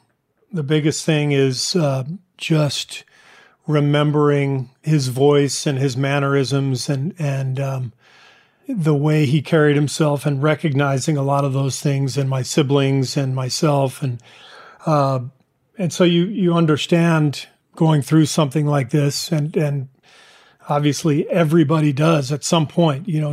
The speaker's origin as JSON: {"language": "English", "town": "Los Angeles", "region": "California", "country": "United States", "tie": "born or raised there", "also_born_or_lived": "Beirut, Lebanon", "said": "I grew up in Los Angeles. My dad was a professor at UCLA"}